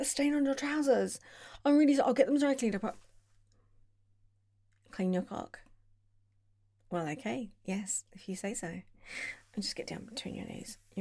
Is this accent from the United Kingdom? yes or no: yes; United Kingdom; No, I'm always this polite. I'm British. What do you expect?